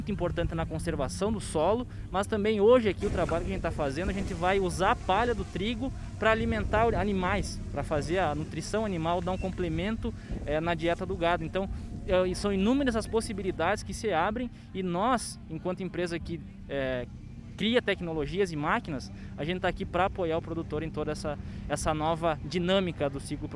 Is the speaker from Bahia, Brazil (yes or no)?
no; Rio Grande do Sul, Brazil; eu que sou do Rio Grande do Sul